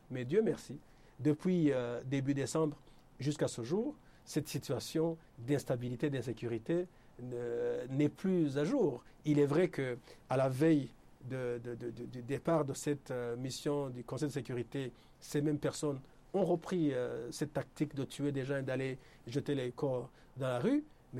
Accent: Burundi; Je viens du Burundi, je vis au Burundi.

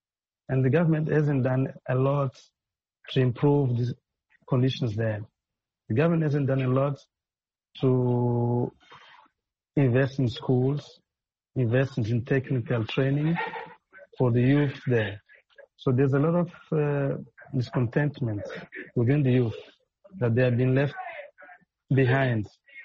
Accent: Mozambique; I'm a journalist from Mozambique.

